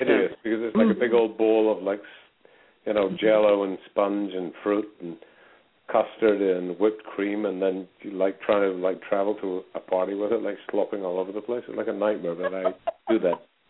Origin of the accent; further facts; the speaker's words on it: Scotland, United Kingdom; I think New Year is probably, like, a more of a traditional time for me because I'm Scottish.